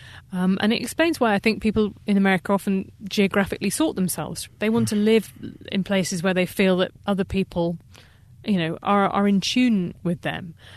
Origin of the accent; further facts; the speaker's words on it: United Kingdom; So I'm British, so in American terms, you know, being kind of on the center left in Britain is being pretty left wing